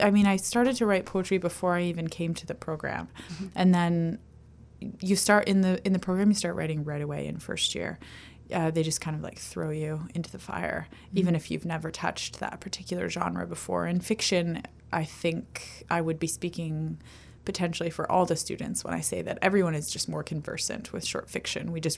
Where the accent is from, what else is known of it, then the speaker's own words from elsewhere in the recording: Ontario, Canada; now in Victoria, Canada; I came from Ontario.